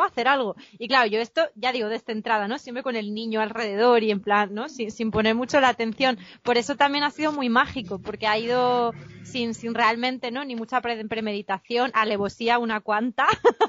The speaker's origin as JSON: {"language": "Spanish", "town": "Madrid", "region": "Community of Madrid", "country": "Spain", "moved": "yes", "lives_now": "Greece", "said": "Yo vengo originalmente de Madrid, pero me fui de allí hace como 15 años. Me fui a vivir a Atenas, a Grecia, para aprender griego."}